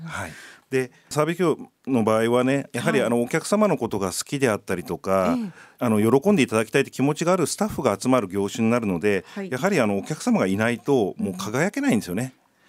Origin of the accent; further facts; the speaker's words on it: Tokyo, Japan; はい、私は群馬の人間ではなかったんですけれども、生まれ育ちは東京で、